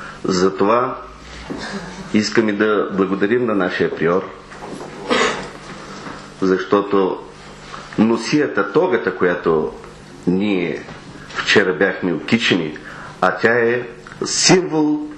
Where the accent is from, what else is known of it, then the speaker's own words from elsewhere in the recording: Veliko Tarnovo Province, Bulgaria; съм от Великотърновския край.